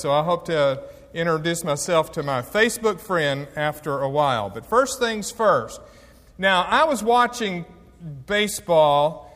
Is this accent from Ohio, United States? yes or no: no; Tuscaloosa, Alabama, United States; I grew up in Tuscaloosa, if that means anything to anybody.